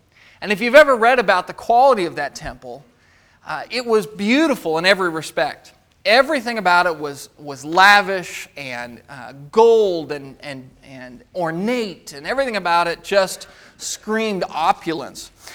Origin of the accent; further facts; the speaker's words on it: Monroe, Washington, United States; I'm from Monroe, Washington. So that's about 30 minutes east of Seattle, congregation there.